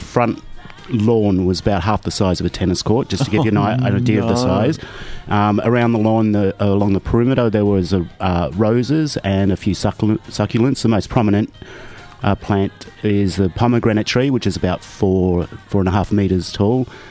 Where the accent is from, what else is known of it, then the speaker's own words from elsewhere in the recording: Gold Coast, Queensland, Australia; reminds me of home because I'm originally from the Gold Coast.